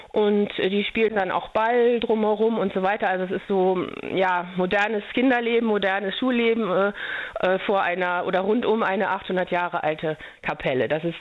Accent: Northern Germany, Germany; now in Andernach, Germany; Also für mich ist meine Heimat jetzt hier Andernach, obwohl ich in Norddeutschland groß geworden bin. Und mein Mann und ich sind seit über 20 Jahren hier

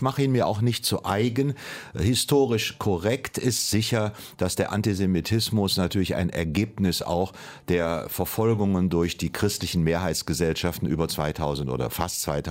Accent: Cologne, North Rhine-Westphalia, Germany; Und es bedrückt mich vor allen Dingen als Kölner

